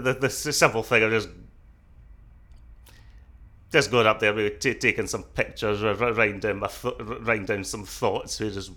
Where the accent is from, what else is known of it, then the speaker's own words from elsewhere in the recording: Dundee, Scotland, United Kingdom; I've born and brought up in Dundee. I've moved back home after university.